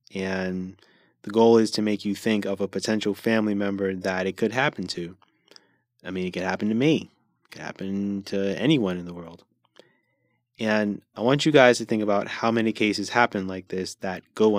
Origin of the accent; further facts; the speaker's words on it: New York City, New York, United States; those happened in the place that I'm from. I'm from New York City.